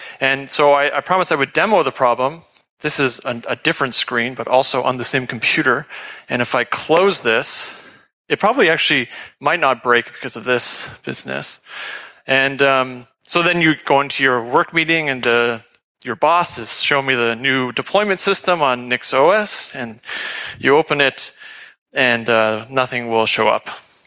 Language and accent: English; Canada; You can read this, but I'm living here from Canada now.